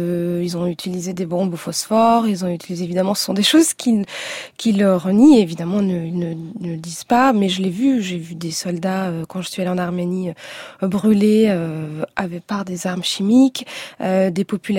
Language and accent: French; France; je suis française d'origine arménienne, mais je suis française